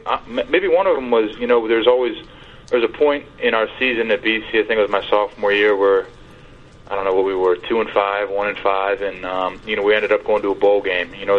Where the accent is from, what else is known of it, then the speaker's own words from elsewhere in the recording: Cincinnati, Ohio, United States; Well, I think, you know, when I was growing up, I grew up in Cincinnati, and, you know, the Ravens were always on TV playing the Bengals.